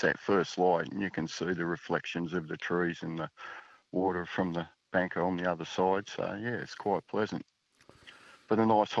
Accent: Lake Macquarie, New South Wales, Australia; I'm from Lake Macquarie on Rathmines in New South Wales.

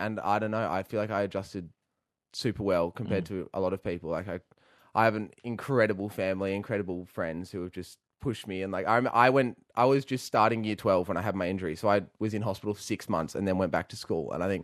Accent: Sydney, New South Wales, Australia; Yeah, so I grew up on near Manly Beach in Sydney.

